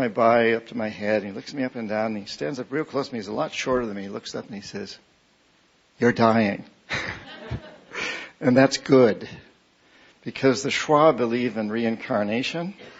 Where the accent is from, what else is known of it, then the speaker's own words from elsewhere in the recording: New Hampshire, United States; Like, I'm from New Hampshire. Give me another one.